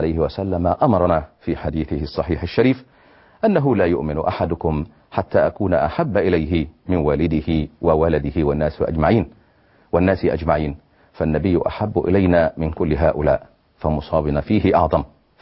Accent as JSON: {"language": "Arabic", "country": "Libya", "said": "فأنا شاب ليبي مسلم من أهل السنة والجماعة، رباني والداي منذ الصغر على الدين"}